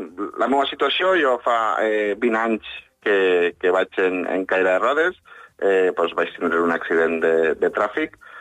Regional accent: Xert, Valencian Community, Spain; perquè jo soc de Xert, ¿vale? No soc nascut a Vinaròs, sinó soc de Xert

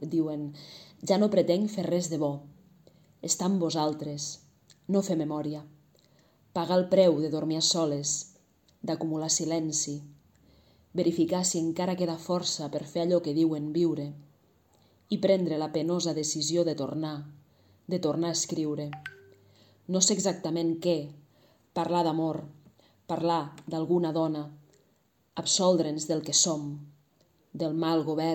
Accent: Alcanar, Catalonia, Spain; sóc d'Alcanar

